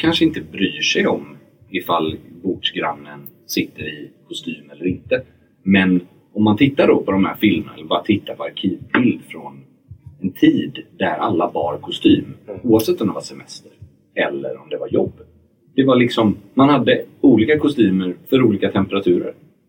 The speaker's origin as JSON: {"language": "Swedish", "town": "Gothenburg", "region": "Västra Götaland County", "country": "Sweden", "tie": "born or raised there", "moved": "as an adult", "lives_now": "Stockholm, Sweden", "said": "För när jag växte upp i Göteborg, innan jag flyttade till Stockholm."}